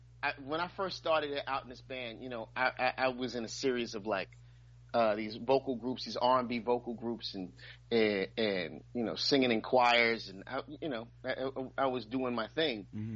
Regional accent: Brooklyn, New York, United States; I'm from Brooklyn, nigga. Where you think I'm from?

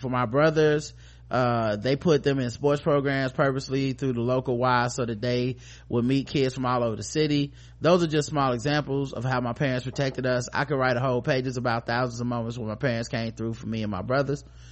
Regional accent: Arkansas, United States; I'm 27 years old. I grew up in Arkansas, and my parents sacrificed a lot to put me and my siblings in private, mostly white Christian school.

